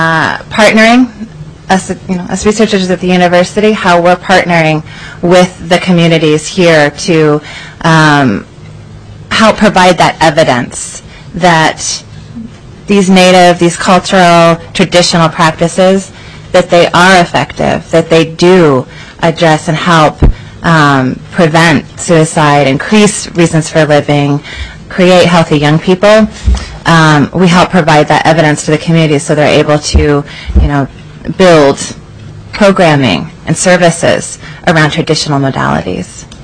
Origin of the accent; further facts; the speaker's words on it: Fairbanks, Alaska, United States; from Fairbanks, Alaska.